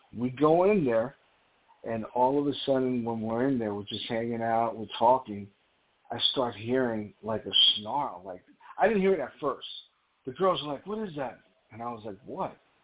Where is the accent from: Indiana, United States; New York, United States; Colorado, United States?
New York, United States; I'm from New York. I don't play with bears.